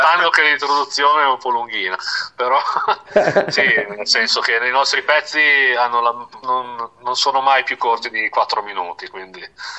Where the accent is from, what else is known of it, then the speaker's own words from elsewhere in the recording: Pavullo nel Frignano, Emilia-Romagna, Italy; Siamo di Pavullo nel Frignano, in provincia di Modena.